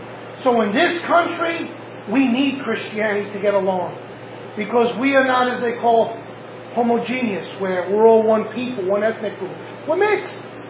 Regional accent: United States; I am not an Italian-American. I am American. I would not be welcome in Italy anymore.

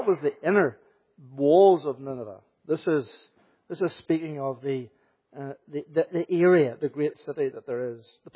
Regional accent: Coleraine, Northern Ireland, United Kingdom; I'm not from Coleraine in Northern Ireland. I'm not a liar. I'm from a village 3 miles outside Coleraine called McCoskin. But nobody knows where McCoskin is. So you don't tell people you're from McCoskin, you tell them you're from Coleraine.

